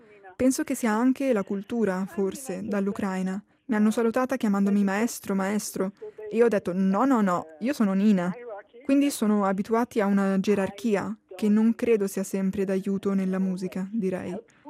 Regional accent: Schaffhausen, Switzerland; sono cresciuta a Sciaffusa, nel nord della Svizzera, dall'altra parte del paese

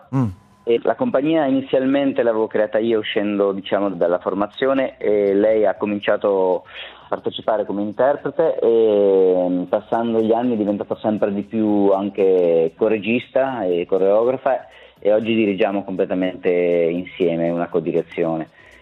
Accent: Arzo, Ticino, Switzerland; moved away as an adult; also born or lived in Amsterdam / Mexico City / Marseille; io sono cresciuto nel Mendrisiotto, sono di Arzo, quindi da Arzo poi sono partito a 19 anni, sono andato ad Amsterdam, ho fatto 5 anni ad Amsterdam

